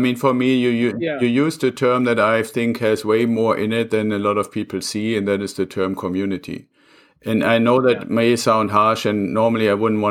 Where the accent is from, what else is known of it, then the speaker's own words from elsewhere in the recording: Germany; English is a second language; I said when we started this that I'm originally from Germany. So I'm ultra aware of history, especially when it comes to German history.